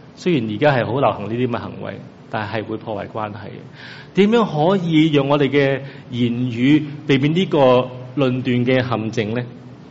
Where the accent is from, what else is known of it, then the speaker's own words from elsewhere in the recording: China; 我特別我中國人禮儀之邦啊